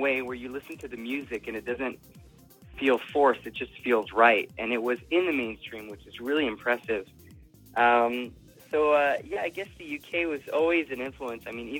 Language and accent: English; Montreal, Quebec, Canada; now in United States; for me, I grew up mostly in Canada, in Montreal.